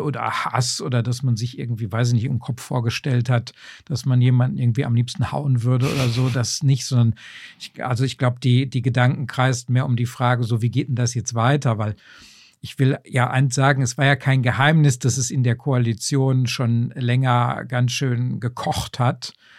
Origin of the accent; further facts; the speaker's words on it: North Rhine-Westphalia, Germany; Ich bin sogar aufgewachsen im Schatten des Parkstadions. Also das kleine Zechenreihenhäuschen meiner Eltern, das war so nah daran